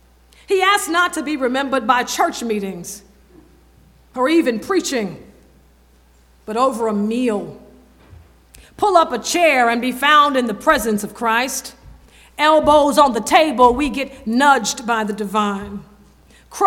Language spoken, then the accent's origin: English; the South, United States; When I was growing up in the South, the members would call each other brother and sister.